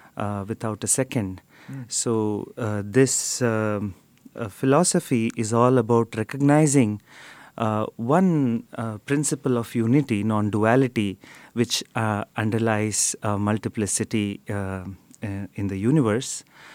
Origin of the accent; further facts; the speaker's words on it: Shivamogga, Karnataka, India; I'm from India. I'm a Hindu monk. I was born and brought up in a place called Shivamogga, a small town in the southern state of Kar